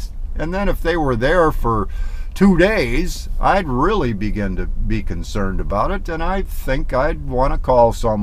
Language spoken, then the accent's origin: English; Michigan, United States; now in Tucson, United States; I'm from Michigan, and this time of year, if there's a sunshiny day, oh my gosh, it's just something to rejoice over.